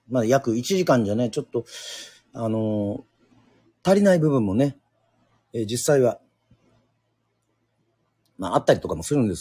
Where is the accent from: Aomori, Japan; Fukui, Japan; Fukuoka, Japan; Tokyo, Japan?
Fukui, Japan; 私、福井県出身です。